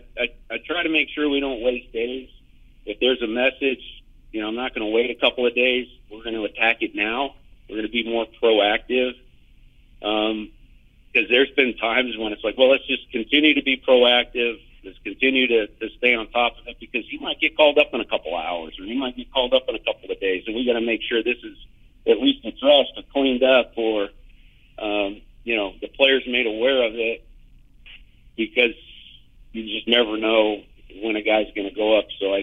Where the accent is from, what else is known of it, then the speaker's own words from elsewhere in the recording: San Diego, California, United States; Fortunately, I grew up in San Diego.